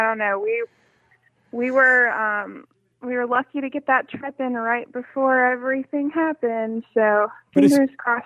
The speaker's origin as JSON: {"language": "English", "region": "North Carolina", "country": "United States", "said": "I'm from North Carolina"}